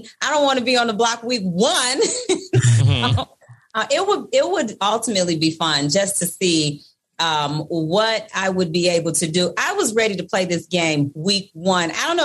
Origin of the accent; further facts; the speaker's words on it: Detroit, Michigan, United States; I'm from Detroit, and we don't have anybody that sweet in Detroit.